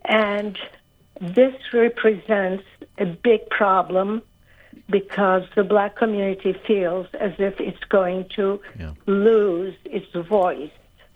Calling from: Miami, Florida, United States; Hi. I'm calling from Miami.

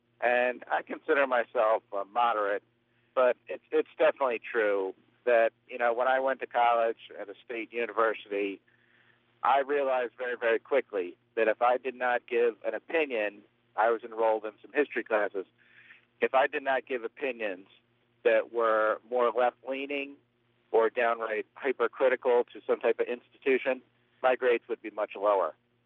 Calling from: Poughkeepsie, New York, United States; I'm calling from Poughkeepsie

